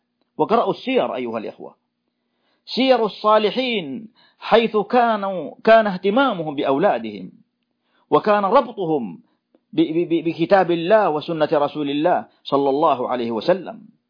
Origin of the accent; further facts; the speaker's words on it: Saudi Arabia; في بلادنا المملكة العربية السعودية